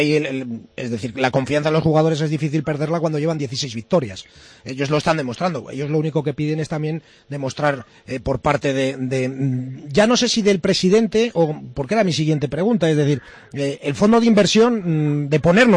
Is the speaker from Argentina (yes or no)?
no; Valladolid, Castile and León, Spain; yo soy vallisoletano, pago mis impuestos